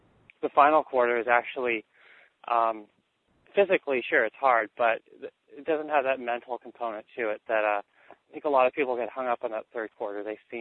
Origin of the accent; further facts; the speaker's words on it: Vancouver, British Columbia, Canada; I grew up in Vancouver, so it was just a short drive down to Seattle